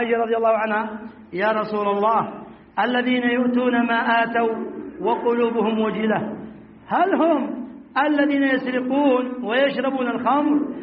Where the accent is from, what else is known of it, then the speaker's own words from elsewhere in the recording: Yemen; عندنا في اليمن